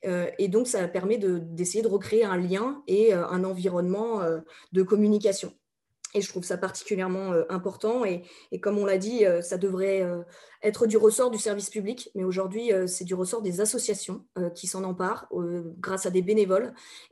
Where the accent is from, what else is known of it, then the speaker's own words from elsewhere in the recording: Vernou-la-Celle-sur-Seine, Île-de-France, France; je viens du sud de Seine-et-Marne et de Vernoux-la-Celle-sur-Seine et donc de Fontainebleau.